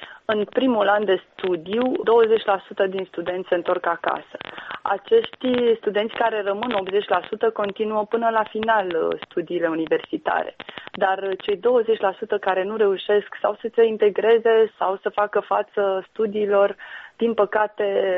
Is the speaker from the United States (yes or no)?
no; Moldova; moved away as an adult; now in Romania; Noi suntem originari din Republica Moldova toți.